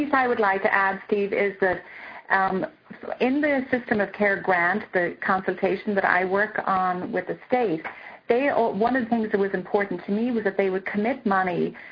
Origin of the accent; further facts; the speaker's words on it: Ireland; I'm from Ireland, and that's my forte